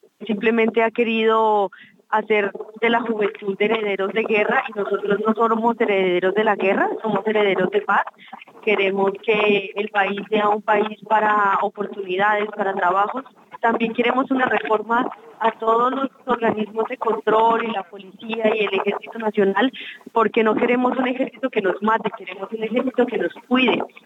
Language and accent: Spanish; Colombia; now in Moscow, Russia; no nos representa a nosotros como colombianos. Entonces, creo que no solamente aquí en Moscú